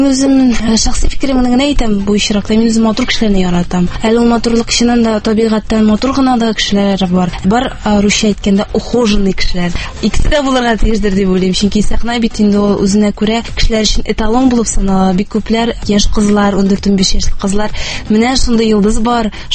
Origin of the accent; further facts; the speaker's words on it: Almetyevsk, Tatarstan, Russia; born there; Әлмәт районы. Мин Әлмәттән үзем туыстым.